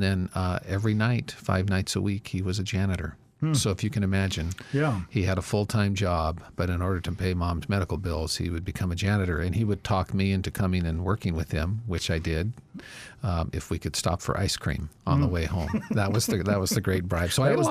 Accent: Seattle, Washington, United States; If you're a person of my age and growing up in Seattle at this time, Seattle eventually became the grunge capital of the world.

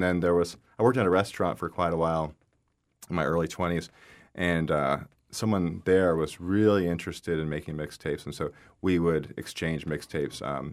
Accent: Alabama, United States; So, you know, when I was also growing up in Alabama, we went to church quite a lot, to Lutheran church.

